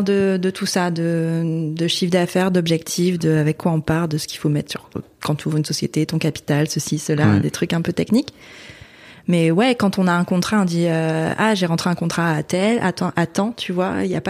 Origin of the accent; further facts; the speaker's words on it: Hauts-de-France, France; Je viens de l'Avesnois, donc qui est dans une petite bourgade du nord. Ça reste dans les Hauts-de-France, hein, ça reste dans le nord.